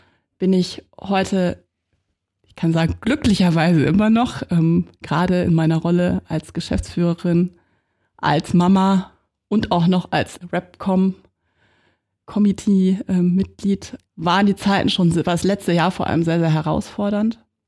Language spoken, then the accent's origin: German; Northern Germany, Germany; now in Munich, Germany; Auch als Norddeutsche Dern, wie man so schön sagt, fühle ich mich hier in München und in der Nähe zu den Bergen super wohl.